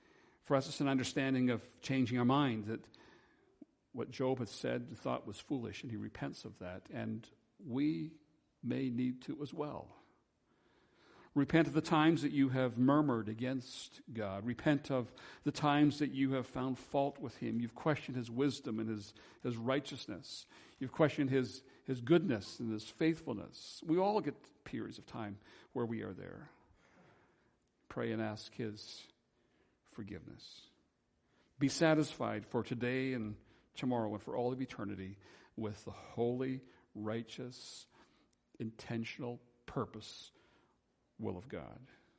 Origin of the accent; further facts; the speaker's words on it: United Kingdom; moved away; We emigrated from Great Britain, and all of our family were overseas, and never had a chance until I was 18 years of age to go to a funeral.